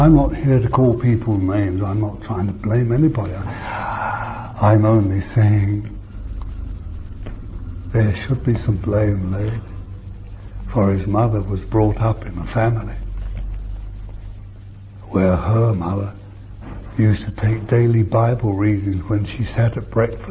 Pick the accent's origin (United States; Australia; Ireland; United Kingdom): United Kingdom; England; Although we in England have an advantage. Yeah. There's responsibility for being an English person